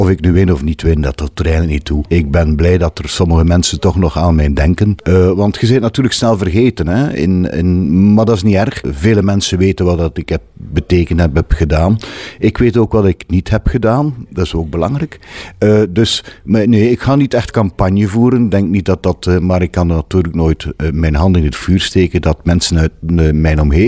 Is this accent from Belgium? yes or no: yes; Ostend, Flanders, Belgium; is geboren in 1966. Dat betekent dat ik 57 jaar oud ben. Geboren en getogen in Oostende. Een paar jaar weg geweest om te studeren aan de VUB in Brussel.